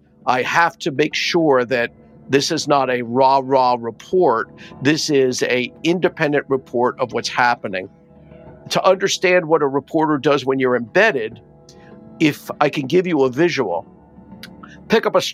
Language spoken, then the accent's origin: English; United States; I'm not wearing a uniform. I'm not carrying a gun. I am an American.